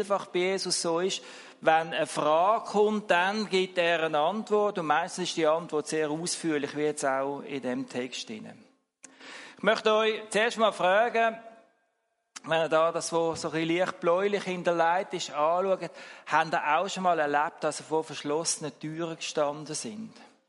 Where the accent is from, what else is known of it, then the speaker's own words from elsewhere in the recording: Switzerland; es kommt ja gerade wieder ein Tram bei uns in der Schweiz, oder?